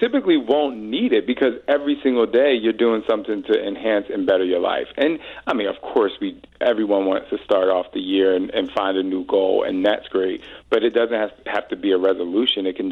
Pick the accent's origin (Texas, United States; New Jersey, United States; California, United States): New Jersey, United States; now in Arizona, United States; I grew up in Jersey, so it's foreign to me.